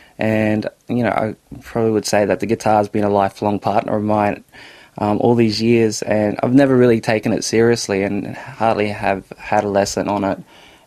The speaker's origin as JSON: {"language": "English", "town": "Bowen", "region": "Queensland", "country": "Australia", "tie": "born or raised there", "said": "it kind of stems from the fact that growing up in Bowen, we often said this word a lot, which was shame."}